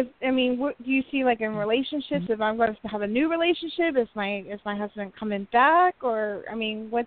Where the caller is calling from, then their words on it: Indiana, United States; I'm calling from Indiana.